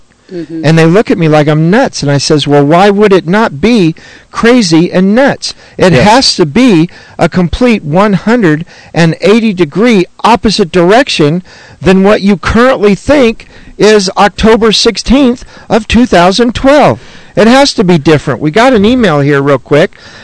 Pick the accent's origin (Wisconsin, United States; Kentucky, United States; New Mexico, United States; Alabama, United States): Alabama, United States; Birmingham; We are from Birmingham, Alabama, and we are actually in Tulsa this week visiting.